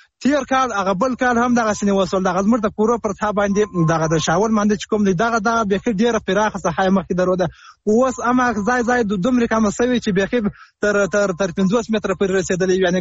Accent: Helmand, Afghanistan; د هلمند اولاد

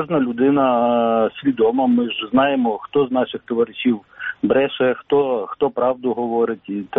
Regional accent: Russia; я з Росії.

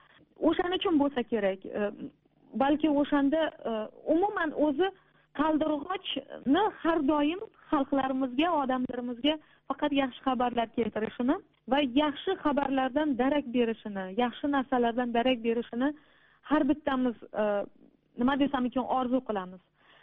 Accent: Samarkand, Samarqand Region, Uzbekistan; born or raised there

